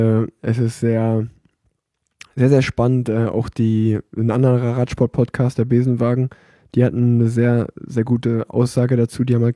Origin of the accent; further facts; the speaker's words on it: Cologne, North Rhine-Westphalia, Germany; als Kölner, der in Köln wohnt